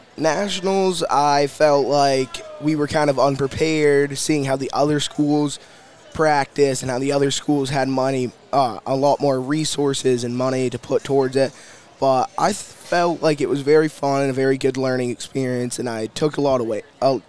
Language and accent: English; Poland, Maine, United States; Well, I am the vice president of the Poland, Maine FFA, and me and a couple of my friends from my hometown, we wanted FFA at our school